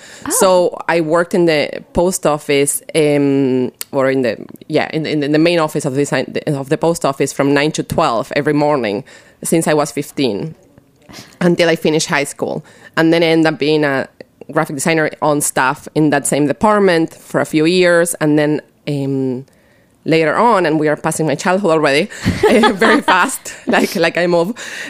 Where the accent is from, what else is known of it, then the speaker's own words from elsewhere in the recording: Buenos Aires, Argentina; English is a second language; now in United States; So I grew up in Buenos Aires, Argentina, born and raised. I only moved to America about 11 years ago.